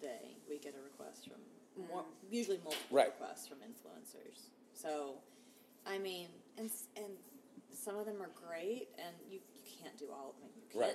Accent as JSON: {"language": "English", "region": "Texas", "country": "United States", "tie": "born or raised there", "said": "I grew up in Texas and went to school out to LSU in Louisiana. And then I moved to Chicago, and I got a PR internship at Bloomingdale's."}